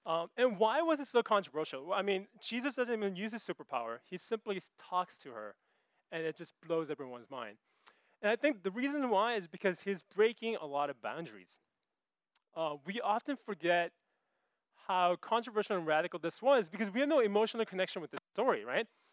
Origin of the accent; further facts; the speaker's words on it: California, United States; So growing up in the Bay Area, I realized that things have been changing pretty rapidly around us.